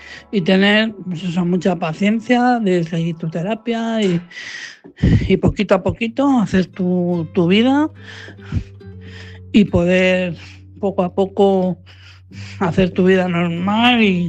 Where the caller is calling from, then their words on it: Madrid, Community of Madrid, Spain; de Madrid.